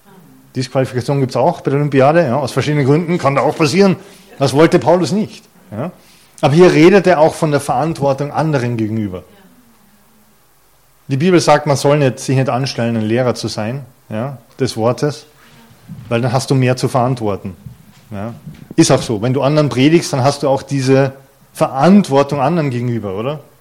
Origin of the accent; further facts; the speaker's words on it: Carinthia, Austria; Das sollten wir wissen als Kärntner.